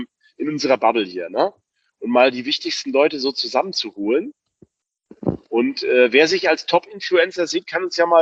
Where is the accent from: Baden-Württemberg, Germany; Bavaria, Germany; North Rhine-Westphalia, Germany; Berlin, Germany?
Baden-Württemberg, Germany; Mötzingen; Am 21.05. im Golfclub in Mötzingen treffen wir uns. Das ist in meiner Heimatstadt.